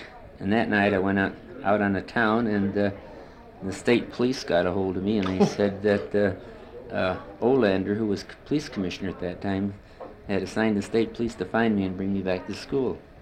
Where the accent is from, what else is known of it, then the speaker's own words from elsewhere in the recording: St. Joseph, Michigan, United States; Yes, because I had won in high school. I was from St. Joe, Michigan, a Class B school, and I had won the state track meet single-handed.